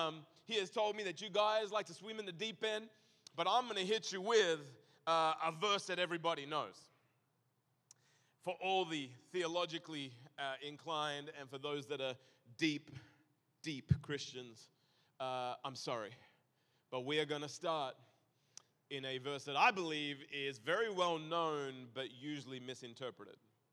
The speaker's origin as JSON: {"language": "English", "country": "Australia", "said": "I am from Australia."}